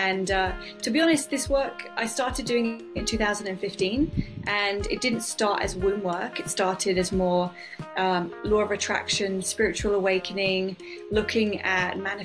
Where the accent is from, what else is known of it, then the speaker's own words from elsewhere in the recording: New Forest, South East England, United Kingdom; now in Australia; So I'm from the UK. I'm from the southeast. I'm from the New Forest.